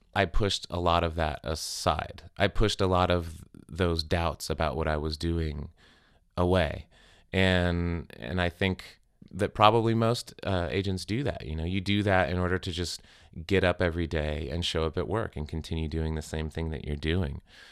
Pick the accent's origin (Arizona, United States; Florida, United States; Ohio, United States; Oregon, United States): Arizona, United States; I grew up in Arizona. My mother was a park ranger. You know, so I grew up close to the desert.